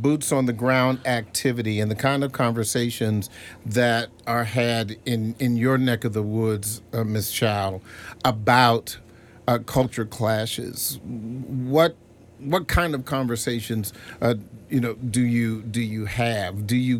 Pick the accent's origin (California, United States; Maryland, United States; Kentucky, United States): Maryland, United States; Lanham; I grew up in Lanham, which is the Lanham of 1968 when my family moved there, is very, very different from the Lanham of 2023.